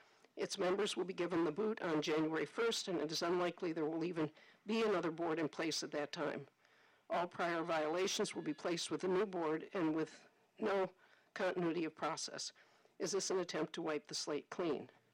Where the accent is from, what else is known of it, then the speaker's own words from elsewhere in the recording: Marlboro, United States; I'm from Marlboro.